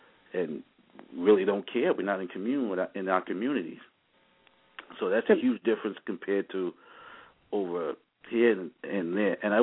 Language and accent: English; New York, United States; And I remember growing up in New York, we were more in tune with our neighbors.